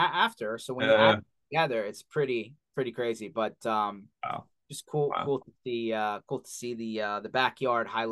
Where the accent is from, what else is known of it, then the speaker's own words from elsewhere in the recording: Philadelphia, Pennsylvania, United States; Yes, I'm definitely from Philadelphia. There's no question about it.